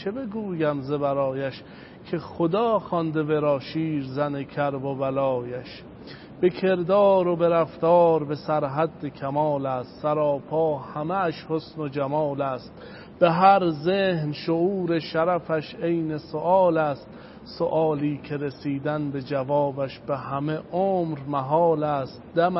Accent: Qom, Iran; اصالتاً کرمانی ولی بزرگ شده قم هستم.

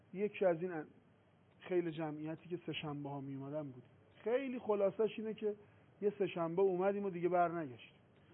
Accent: Tehran, Tehran Province, Iran; moved away; الان شاید بالای 50 خانوار از تهران اومدیم اینجا زندگی میکنیم، همه مجرد بودیم، ازدواج کردیم، اینجا زندگی تشکیل دادیم، بچه‌هامون دارن اینجا بزرگ میشن

